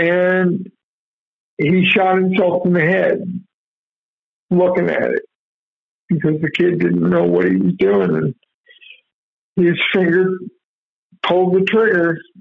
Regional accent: Houston, Texas, United States; the generation when I grew up in Houston

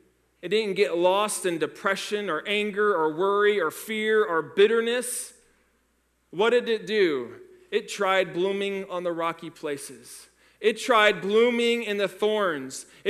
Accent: United States; I'll go to an orphanage in China and be able to show them joy because I'm an American.

